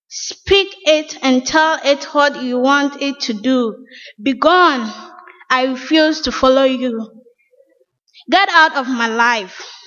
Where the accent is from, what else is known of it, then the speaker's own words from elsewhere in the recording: Ghana; now in United States; When I came from Ghana to the United States